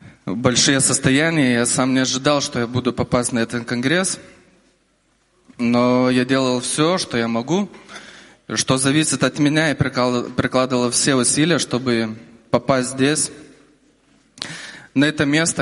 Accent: Vilnius, Vilnius County, Lithuania; Я из Вильнюса.

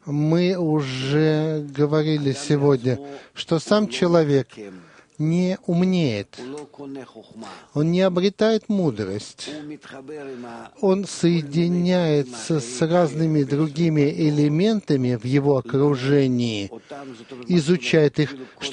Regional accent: Rishon LeZion, Central District, Israel; из Ришон-Лициона.

